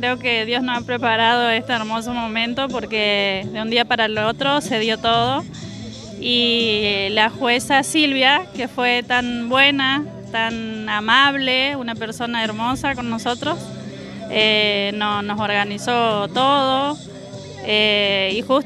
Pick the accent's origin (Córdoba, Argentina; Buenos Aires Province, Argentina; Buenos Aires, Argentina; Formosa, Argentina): Formosa, Argentina; Estamos juntos hace 20 años nosotros. Sí, desde muy chicos crecimos juntos, somos de Formosa